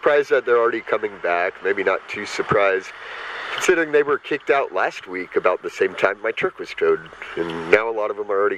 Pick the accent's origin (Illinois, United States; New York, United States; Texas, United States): Texas, United States; No, I'm from Texas.